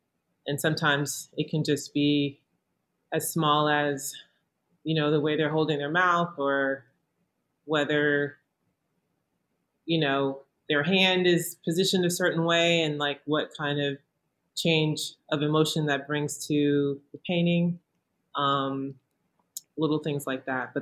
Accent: the South, United States; I felt like I grew up with in the South, or what I had to have, or what my mom taught me

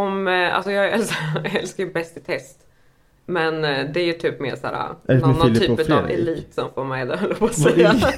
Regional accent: Karlskoga, Örebro County, Sweden; Karlskoga.

